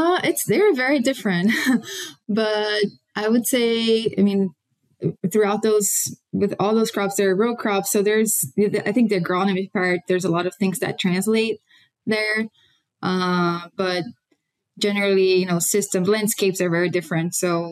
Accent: Minas Gerais, Brazil; I grew up in Brazil. I grew up in a family of farmers. My dad farms until today, corn and soybean, which is very typical of the region where we grew up.

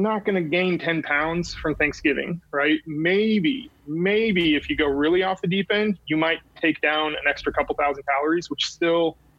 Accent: Midwest, United States; And, you know, like I grew up in the Midwest.

